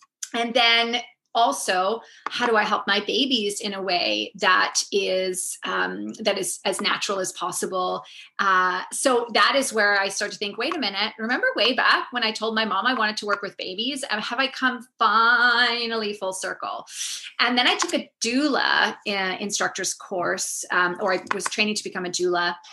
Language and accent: English; South Africa; now in Hong Kong; And I grew up in South Africa